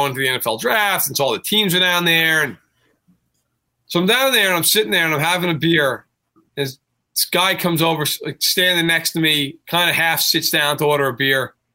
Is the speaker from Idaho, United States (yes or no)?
no; New York, United States; I grew up in New York, obviously.